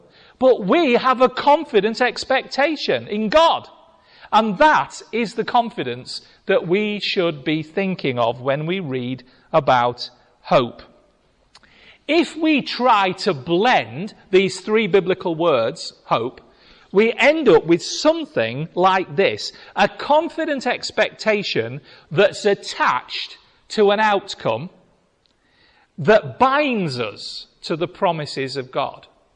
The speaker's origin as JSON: {"language": "English", "country": "United Kingdom", "said": "Now, as British people, we ought to love this because it's our sort of hope."}